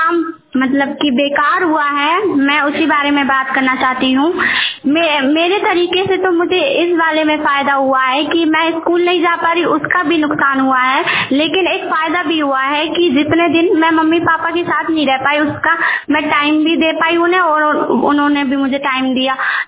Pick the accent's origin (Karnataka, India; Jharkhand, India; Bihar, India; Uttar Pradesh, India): Uttar Pradesh, India; मैं महोबे जिला की रहने वाली हूँ।